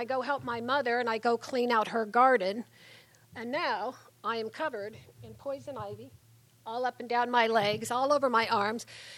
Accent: California, United States; I'm from Southern California. I live outside of Los Angeles up in the high desert.

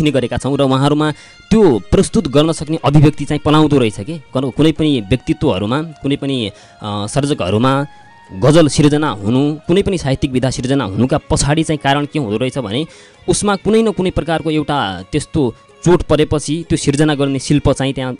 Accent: Sudurpashchim Province, Nepal; now in Dhangadhi, Nepal; म मेरो जन्मथलो डोटी जिल्ला, सुदूरपश्चिमको डोटी जिल्ला सातफरी गाविसको वडा नम्बर 2 जजला, यो साबिकको ठेगाना हो। अहिले भोक्टान गाउँपालिकामा परिणत भएर भोक्टान गाउँपालिकाको वडा नम्बर 4 मेरो घर पहाडमा।

